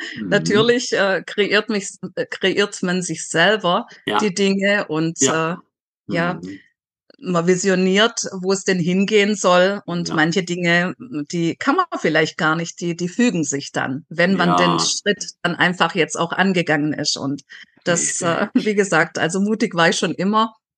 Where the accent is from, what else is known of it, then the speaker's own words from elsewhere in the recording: Baden-Württemberg, Germany; wieder Richtung Schwarzwald. Da ist ja schon lustig, ne? Da, wo ich aufgewachsen bin, so in diese Richtung ziehen.